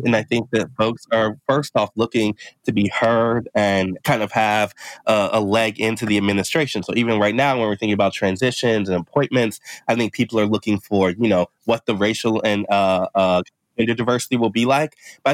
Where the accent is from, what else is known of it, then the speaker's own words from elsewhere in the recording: Midwest, United States; As a Midwesterner, I don't think we complain too much about not getting enough political attention.